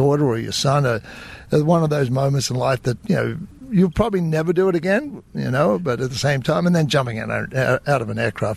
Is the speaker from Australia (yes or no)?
yes; Queensland, Australia; I said, well, I grew up on the Great Barrier Reef. I dive with sharks.